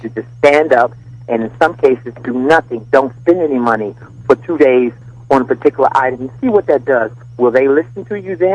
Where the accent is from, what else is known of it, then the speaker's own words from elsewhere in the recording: United States; because the real problem for us as Americans is to, when do we stand up and say, stop put